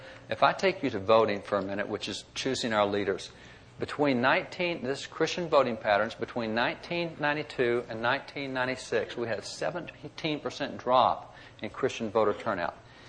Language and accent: English; Texas, United States; I'm from Texas. We just had the Villa.